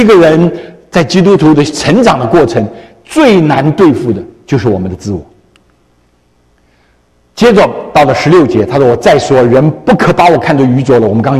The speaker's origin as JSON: {"language": "Chinese", "country": "China", "said": "亲爱的弟兄姊妹啊，我们中国人说是生来奴才命啊。"}